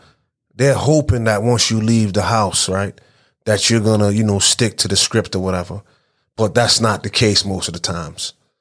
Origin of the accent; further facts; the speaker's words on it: Brooklyn, New York, United States; I'm from Flatbush. I'm from East 31st. I'm from the whole Vandeveer, that whole Vandeveer area. And I grew up there, went to school there, PS 269, the main building, the annex, you know, went to Walt Whitman, went to Erasmus. So I am Flatbush.